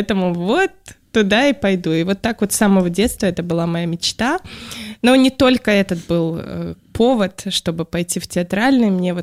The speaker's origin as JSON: {"language": "Russian", "region": "Saint Petersburg", "country": "Russia", "tie": "born or raised there", "said": "Так, я из Санкт-Петербурга, здесь прожила всю свою жизнь."}